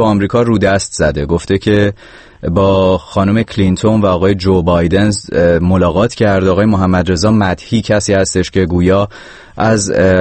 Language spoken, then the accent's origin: Persian; Iran; now in Czech Republic; من یک ایرانی هستم که در جمهوری چک در اتحادیه اروپا زندگی میکنم، اقامت اتحادیه اروپا رو دارم و مقیم ایالات متحده آمریکا هستم.